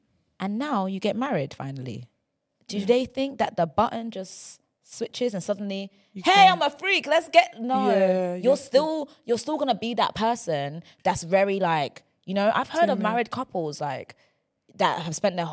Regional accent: Nigeria; So being Nigerian.

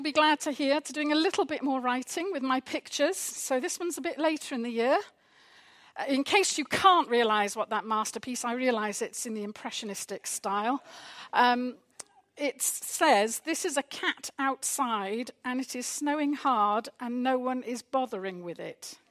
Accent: Wales, United Kingdom; I grew up in Wales

